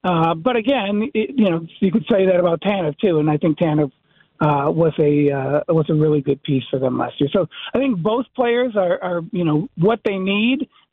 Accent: Michigan, United States; I'm from Michigan

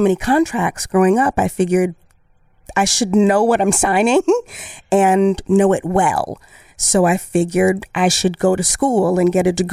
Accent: Chicago, Illinois, United States; I'm from Chicago, actually not too far from here. I grew up right down the street on Pearson, right around the corner from Water Tower.

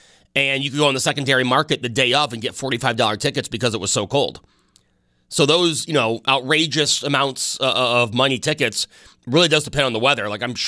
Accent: the South, United States; And no offense to Buffalo, it's cold as hell. I'm from the South.

